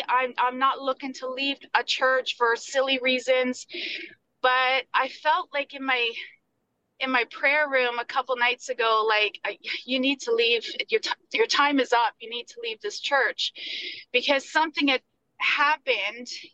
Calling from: Ontario, Canada; I'm calling from Ontario, Canada.

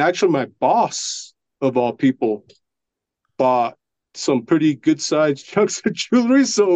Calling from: United States; accent: Navajo Reservation; I'm calling from the Navajo Reservation.

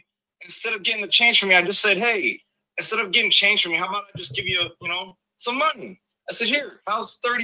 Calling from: Nebraska, United States; Calling from Nebraska.

